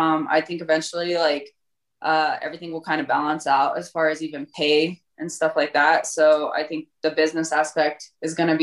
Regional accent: Colorado, United States; Born and raised in Colorado.

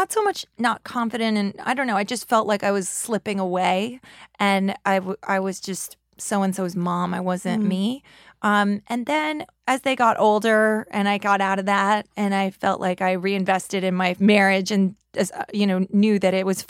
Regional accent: New York, United States; I just think I'm a New Yorker.

